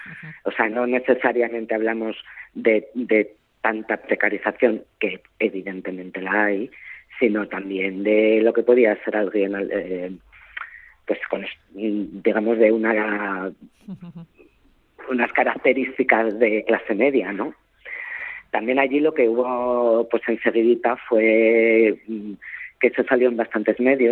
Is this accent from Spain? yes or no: yes; Spain; soy española y no tengo muchos problemas de comunicación, pero enseguida notan que no eres de allí, ¿no?